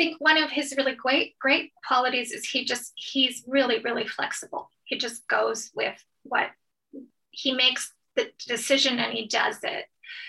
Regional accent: Michigan, United States; Well, I grew up in Michigan and we always went on vacation in or near Boyne City.

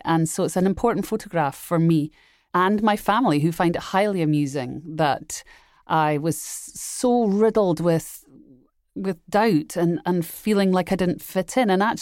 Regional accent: Edinburgh, Scotland, United Kingdom; Well, I grew up in Edinburgh, Scotland, which is, you know, a small island, basically.

